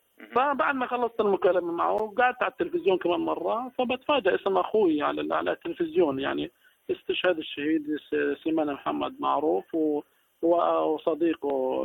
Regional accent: Gaza, Gaza Strip, Palestine; بتابع إيش بصير عندنا في غزة

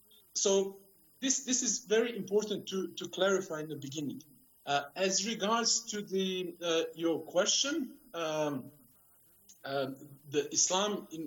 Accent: Bosnia & Herzegovina; In my hometown, the local Muslim population was demanding from the leaving Ottoman soldiers to leave guns and ammunition so that the local population could defend themselves.

